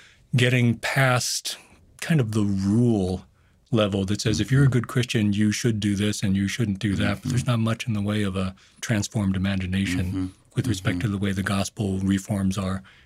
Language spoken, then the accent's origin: English; California, United States; I grew up in the Bay Area.